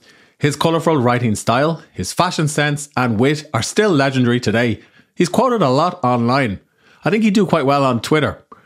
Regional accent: Ireland; I'm a writer from Ireland.

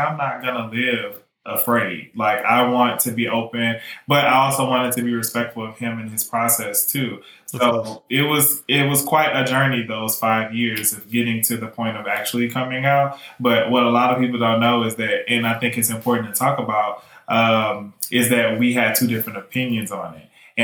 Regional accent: Louisiana, United States; Because we're from Louisiana and we have like French roots.

